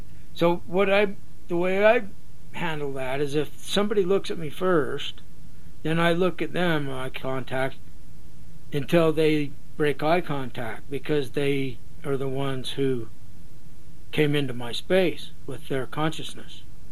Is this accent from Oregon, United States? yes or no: no; Springville, Utah, United States; just walked out of an AA meeting in Springville, Utah. That's where I grew up. And that's my hometown.